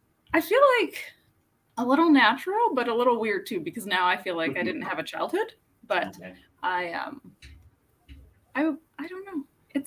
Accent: Toronto, Ontario, Canada; I grew up in Toronto. And then, oh gosh, probably like 16 years ago, my dad's job moved out here and my sister and I joined him and I've been here ever since.

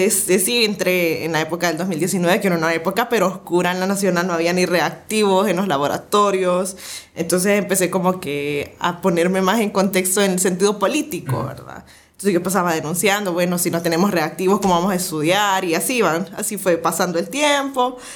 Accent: San Salvador, El Salvador; born there; Nací aquí en San Salvador, okay. Mi padre mexicano, mi mamá salvadoreña

